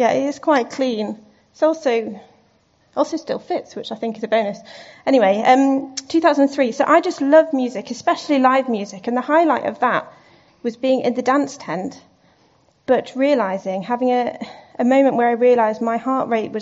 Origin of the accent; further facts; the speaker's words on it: Singapore; I grew up in Singapore with a Chinese heritage, a Chinese grandmother.